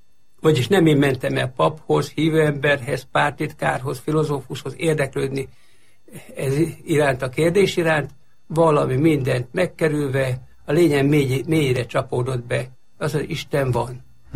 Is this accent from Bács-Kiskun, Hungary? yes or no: no; Nyíregyháza, Szabolcs-Szatmár-Bereg, Hungary; 38-ban születtem, 40-ben Nyíregyházára kerültünk, ott jártam gimnáziumba